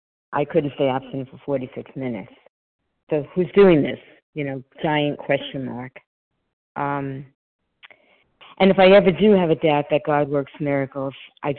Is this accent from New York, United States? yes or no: yes; New York, United States; I'm from New York.